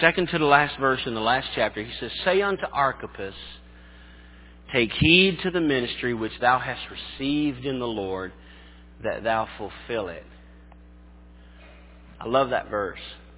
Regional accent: Tennessee, United States; I grew up in Tennessee. I loved it as a kid, getting up in the morning and sitting out on the porch.

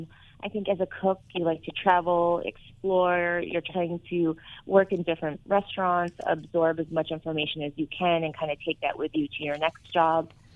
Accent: New York, United States; now in Los Angeles, United States; So even though, you know, I'm from New York and John's originally from Chicago, L.A. has been kind of home base to us for a while.

